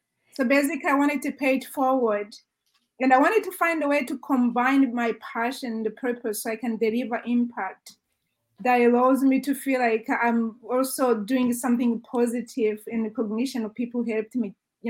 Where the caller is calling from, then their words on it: Zurich, Switzerland; I'm hailing from Zurich, Switzerland.